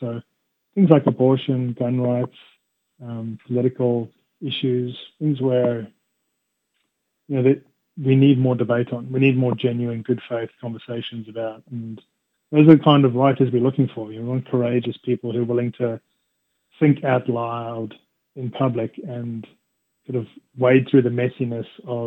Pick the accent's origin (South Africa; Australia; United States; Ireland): South Africa; you know, I grew up in South Africa.